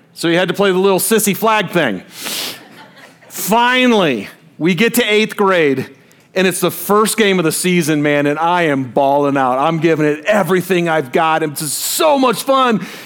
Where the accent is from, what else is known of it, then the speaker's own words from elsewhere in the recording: Detroit, Michigan, United States; now in Salt Lake City, United States; So, I'm from Detroit, right? I'm a football guy, so I love sports. And so what's funny is I will, even here in Salt Lake, I will actually see Detroit Lions stickers and bumper stickers.